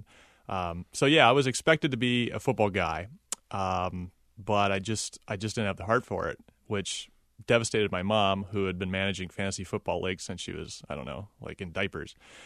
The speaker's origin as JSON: {"language": "English", "region": "Ohio", "country": "United States", "tie": "born or raised there", "said": "Like, I grew up in Indians country. I don't like the Indians. I like Ohio State."}